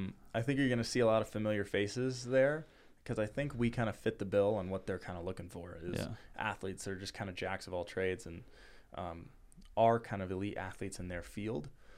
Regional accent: California, United States; Now, I grew up in Southern California with, like, everything I need around me.

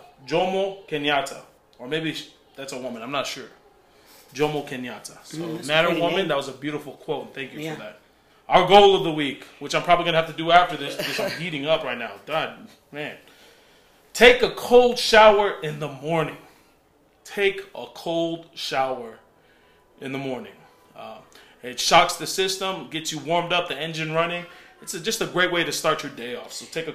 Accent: California, United States; I was heavily influenced growing up in California by West Coast music.

